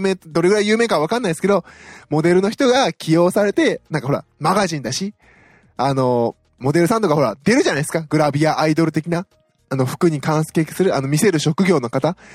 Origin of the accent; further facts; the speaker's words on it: Osaka, Japan; 私もね、大阪出身なので